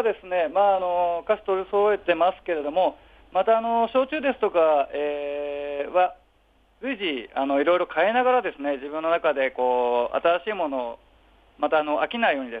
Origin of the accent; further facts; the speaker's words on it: Chofu, Tokyo, Japan; 私自体が調布の出身でして、で、地元でお店を始めました。